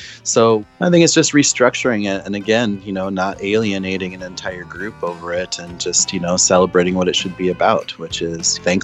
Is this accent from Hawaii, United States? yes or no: no; Pine Ridge, South Dakota, United States; born there; when I was born on Pine Ridge, 1974